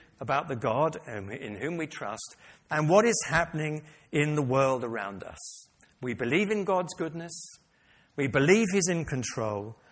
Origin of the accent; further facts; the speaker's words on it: London, United Kingdom; I was brought up in North London.